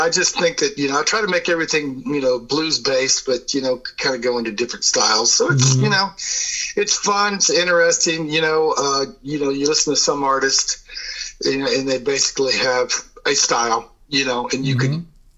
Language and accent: English; Columbus, Ohio, United States; Columbus, Ohio area.